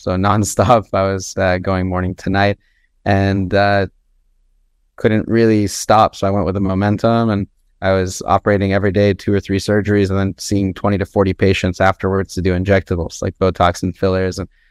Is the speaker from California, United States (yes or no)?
yes; San Jose, California, United States; also born or lived in Los Angeles; Yeah, I grew up in California. I was in San Jose and then LA, and throughout childhood, always wanted to be a doctor